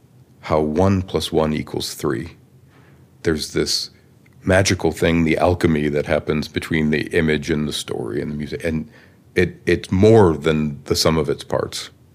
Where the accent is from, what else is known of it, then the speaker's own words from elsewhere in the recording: Boston, Massachusetts, United States; I'm from Boston.